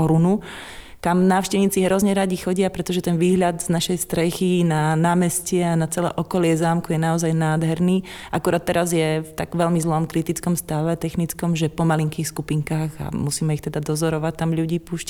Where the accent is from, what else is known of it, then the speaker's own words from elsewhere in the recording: Zvolen, Banská Bystrica Region, Slovakia; Ja som pôvodne Zvolenčanka